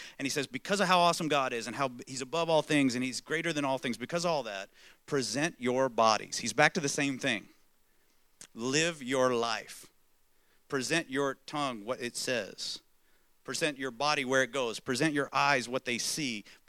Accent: Texas, United States; I grew up in the South, in America, in Texas

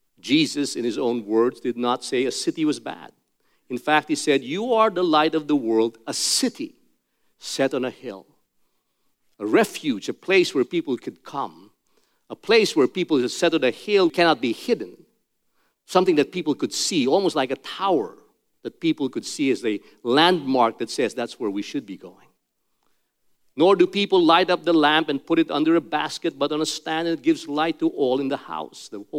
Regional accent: Philippines; For instance, I'm a Filipino.

